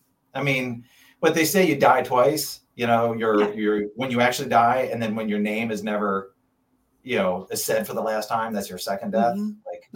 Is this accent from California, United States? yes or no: no; Pennsylvania, United States; accent: Franklin County; Yeah, that's my Franklin County accent.